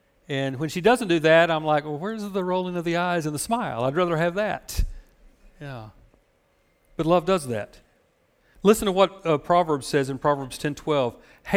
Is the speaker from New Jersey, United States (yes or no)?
no; Hobart, Oklahoma, United States; When I grew up in Hobart, Oklahoma, there was a mainstay